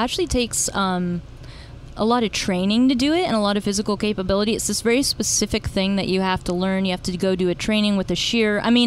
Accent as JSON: {"language": "English", "region": "California", "country": "United States", "also_born_or_lived": "Sonoma County, United States", "said": "So I'm originally from the Bay Area."}